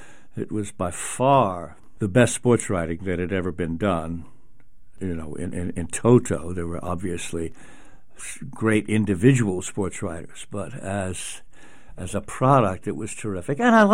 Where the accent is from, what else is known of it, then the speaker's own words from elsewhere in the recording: Baltimore, Maryland, United States; I grew up in Baltimore. I dreamed of playing shortstop.